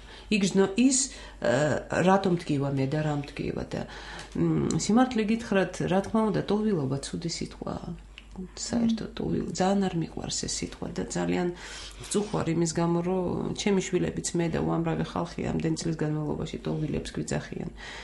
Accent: Sukhumi, Abkhazia, Georgia; ჩვენ ყველასთვის, ვინც სოხუმში ვიზრდებოდით და ვიზრდებოდით ერთად

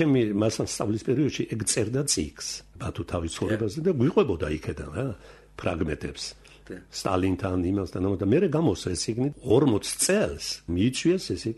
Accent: Bolnisi, Kvemo Kartli, Georgia; also born or lived in Tbilisi; დავიბადე თბილისში 1937 წელს, 1942 წელს გადავედით ბოლნიში საცხოვრებლად და გავიზარდე არაჩვეულებრივ ხალხში და საზოგადოებაში, როგორც გლეხები, ასევე ინტელიგენცია.

